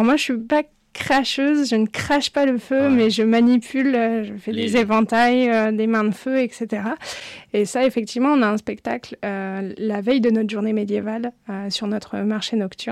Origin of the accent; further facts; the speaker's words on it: Nouvelle-Aquitaine, France; Moi, je suis du Creux, donc connais Angle-sur-Anglin.